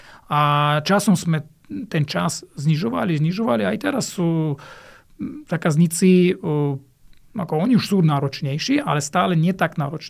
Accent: Kazakhstan; Slovak is a second language; also born or lived in Russia / Germany; now in Slovakia; Predtým sme ešte sa presťahovali z Ruska do Kazachstánu, tam som chodil do školy, potom z Kazachstánu do Nemecka a zasa tam som bol doma do 22, som mal 23, keď som prišiel na Slovensku prvýkrát.

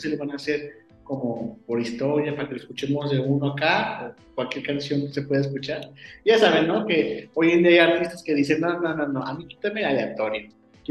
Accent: León, Guanajuato, Mexico; Somos acá de León, Guanajuato. Es un estado del país México muy bonito, muy icónico.

